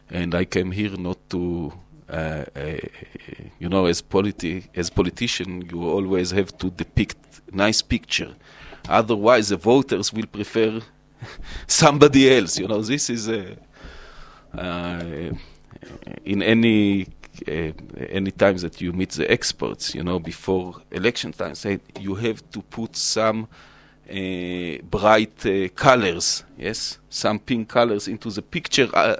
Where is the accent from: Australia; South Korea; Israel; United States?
Israel; English is a second language; now I'm speaking from Israeli perspective, we are very strong.